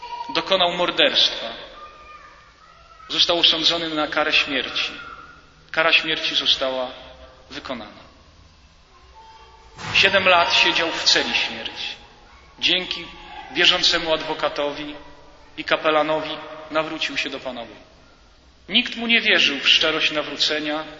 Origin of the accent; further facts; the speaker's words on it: Subcarpathian Voivodeship, Poland; Ja pochodzę z archidiecezji przemyskiej.